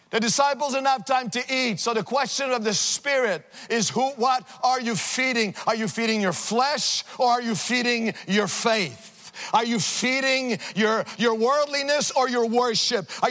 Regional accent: Montreal, Quebec, Canada; I was from Montreal, you know, I'm from the streets in Montreal

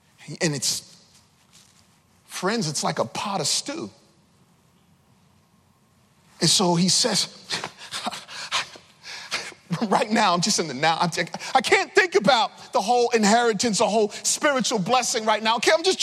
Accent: Brooklyn, New York, United States; I'm from New York City. I'm from Brooklyn, man. Boogie down, Bronx.

